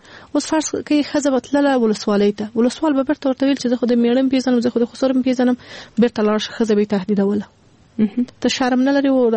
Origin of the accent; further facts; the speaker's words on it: Afghanistan; مونږ په خپل افغانستان کې پیدا شوی